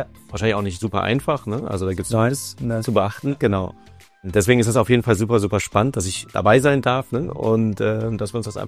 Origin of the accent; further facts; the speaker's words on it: Bremen, Germany; now in Brazil; Also ursprünglich komme ich aus Bremen, aber ich wohne seit über 10 Jahren in Brasilien